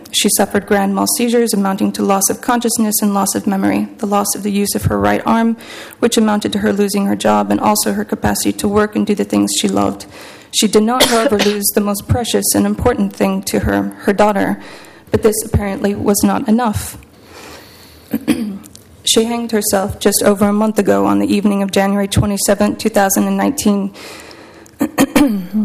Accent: Oregon, United States; also born or lived in Portland, Oregon; I was born in Portland, Oregon, and grew up in a small town about 40 minutes east of here. Oregon is my longtime home, and in my opinion, there is no place like it on earth.

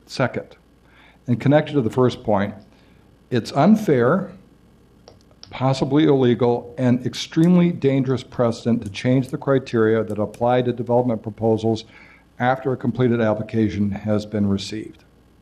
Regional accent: Portland, Oregon, United States; born there; I was born in North Portland. I lived in Northwest Portland, Southwest Portland, Northeast Portland, and now, last 9 years, Southeast Portland.

